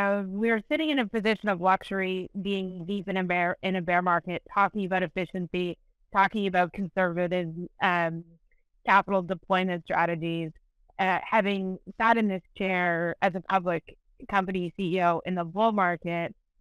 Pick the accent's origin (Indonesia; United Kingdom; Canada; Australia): Canada; I'm a Canadian. I'm going to have to come up with a new analogy.